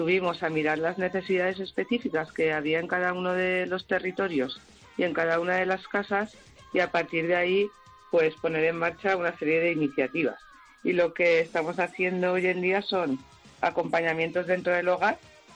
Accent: Balearic Islands, Spain; yo soy de Mallorca, como has comentado, no tengo familia aquí

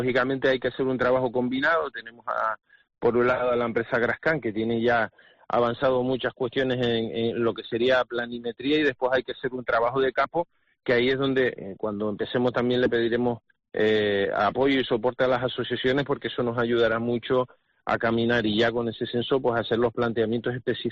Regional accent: Canary Islands, Spain; con uñas y dientes, como canarios que somos, ¿no?

